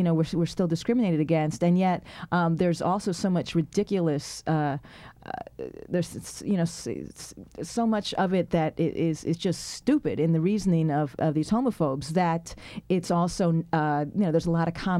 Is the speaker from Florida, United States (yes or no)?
no; New York, United States; moved away as an adult; also born or lived in San Francisco; I grew up in New York, and Memory Tricks is set in New York in Latino teatro scene. But when I was old enough to run away from my parents, I did. I pretty much when I was 20, I moved to San Francisco.